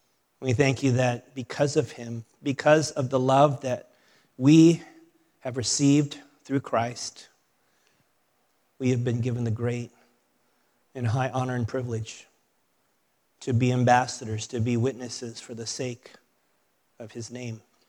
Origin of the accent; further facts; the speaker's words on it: San Fernando Valley, California, United States; You know, I grew up in the San Fernando Valley. I guess I was a valley boy.